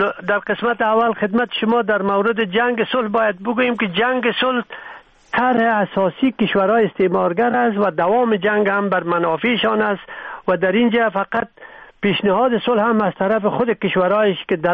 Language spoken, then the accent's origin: Persian; Afghanistan; ما و شما از افغانستان هستیم،